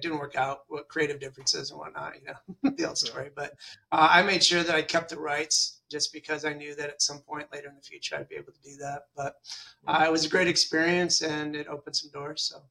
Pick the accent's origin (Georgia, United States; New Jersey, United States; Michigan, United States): Michigan, United States; also born or lived in Detroit; now in Texas, United States; No, I'm originally from Michigan. So I was born in Detroit, and then I was raised in Northern Michigan, went to undergrad at Northern Michigan